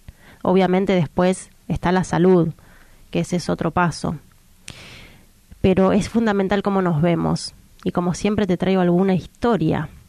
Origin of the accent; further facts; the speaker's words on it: Moreno, Buenos Aires Province, Argentina; yo soy de Moreno, provincia de Buenos Aires, para los que conocen Argentina.